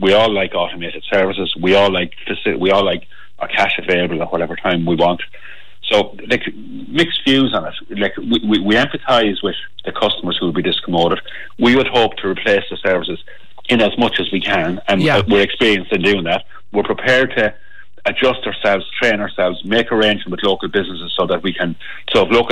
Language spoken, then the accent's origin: English; Granard, County Longford, Ireland; my hometown is Granard in Longford, and I asked the postmaster there